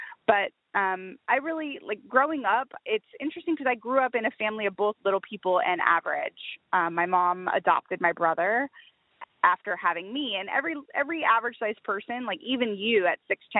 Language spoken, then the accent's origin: English; San Antonio, Texas, United States; I grew up in San Antonio, Texas.